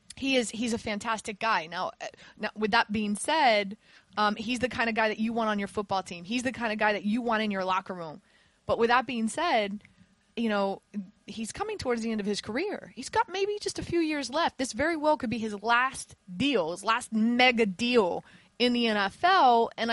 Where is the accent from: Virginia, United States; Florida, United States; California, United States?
Florida, United States; I've known Antoine Roll because I'm from South Florida, so I covered Antoine Roll when he played football down in South Florida in high school